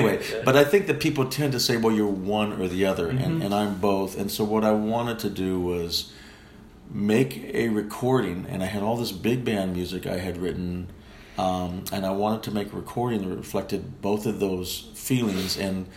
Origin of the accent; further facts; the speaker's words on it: Vancouver, British Columbia, Canada; also born or lived in New York; I grew up in Vancouver, Canada. But the truth of the matter is that I will always have both coasts deeply in me. I lived on the East Coast, primarily New York, for about 15 years. Left home when I was 18.